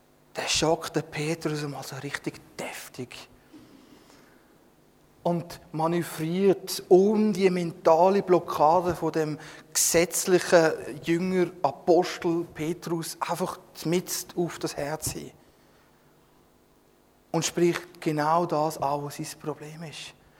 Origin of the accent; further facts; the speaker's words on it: Oberdiessbach, Bern, Switzerland; ich bin Schweizer. Ich bin Emmentaler. Von Oberdiessbach.